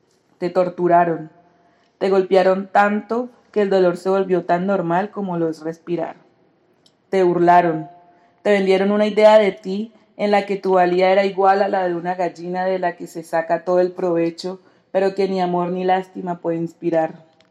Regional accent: Quibdó, Chocó, Colombia; born there; also born or lived in Bogotá; now in Cali, Colombia; Soy una mujer negra queer, nací en Quibdó, más que todo viví en Bogotá y ahora vivo en Cali.

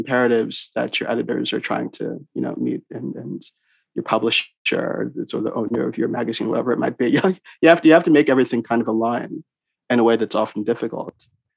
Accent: Virginia, United States; in the sense that I grew up in Northern Virginia. And so when I would come home from college to do internships in DC, I just have a place to stay with my parents.

